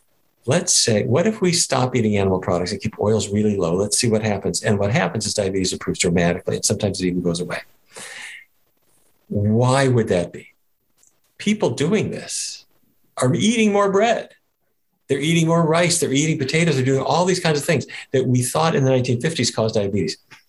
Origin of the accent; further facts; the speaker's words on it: Fargo, North Dakota, United States; When I was a kid growing up in Fargo, North Dakota, my dad was the diabetes expert for the town.